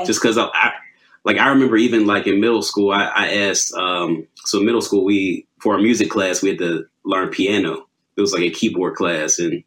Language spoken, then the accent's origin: English; Pittsburgh, Pennsylvania, United States; I'm born and raised in Pittsburgh, PA. That's where I'm at presently.